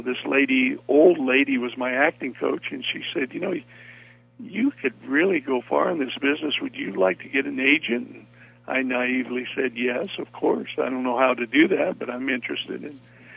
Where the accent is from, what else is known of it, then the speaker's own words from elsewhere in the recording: Wyoming, United States; No, I grew up in Wyoming, and you know, boys that grow up in Wyoming don't want to be actors.